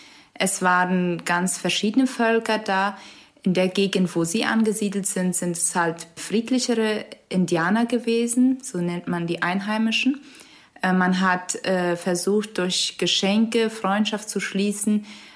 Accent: Boquerón, Paraguay; Ich komme aus Paraguay, einer Mennonitenkolonie in Chaco. Kolonie Fernheim heißt sie. Ich bin 26 Jahre alt

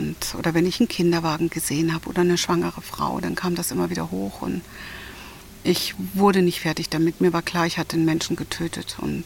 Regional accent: Germany; Ja, also ich bin in der DDR geboren und auch aufgewachsen.

